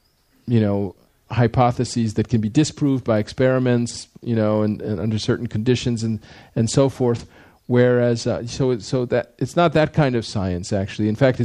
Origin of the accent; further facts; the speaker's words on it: United States; when I was a kid growing up, at least as an American, the big conflict in the world was, you know, capitalism versus, you know, versus communism